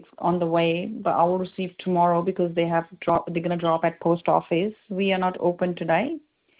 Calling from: Sydney, New South Wales, Australia; Hi, I'm calling from Sydney.

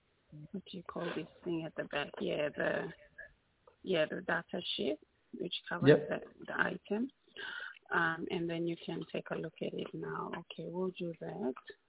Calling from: Brisbane, Queensland, Australia; So I'm actually calling from Brisbane, and I have a situation.

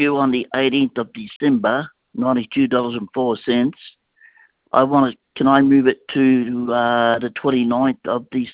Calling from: Brisbane, Queensland, Australia; I'm calling from Brisbane.

